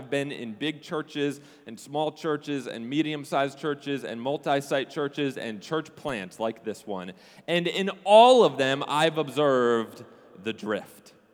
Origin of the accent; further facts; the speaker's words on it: New Jersey, United States; now in Florida, United States; Well, you know, I grew up in New Jersey, and every summer, you know, we would take a family vacation to the Jersey Shore.